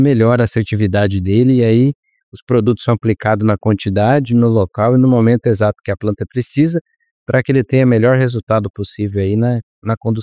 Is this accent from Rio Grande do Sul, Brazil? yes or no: no; Guaraniaçu, Paraná, Brazil; now in Patos de Minas, Brazil; interior do Paraná, próximo a Cascavel, uma pequena cidade chamada Guaraniaçu, mas a minha graduação eu fiz ali em Guarapuava, ali na região dos Campos Gerais, em Guarapuava, Paraná, e desde 2013 aí estou no Cerrado Brasileiro, sediado hoje em Patos de Minas